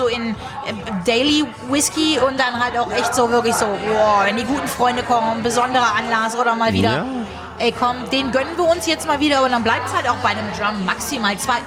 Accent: Düsseldorf, North Rhine-Westphalia, Germany; Ich komme aus Düsseldorf.

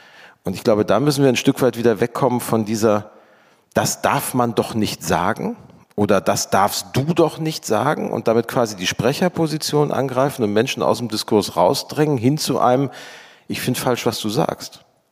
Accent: Gelsenkirchen, North Rhine-Westphalia, Germany; Ich komme aus Gelsenkirchen

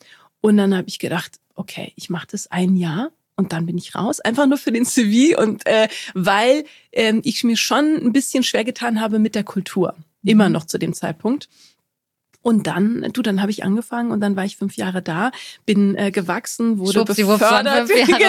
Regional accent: Germany; born or raised there; also born or lived in Egypt

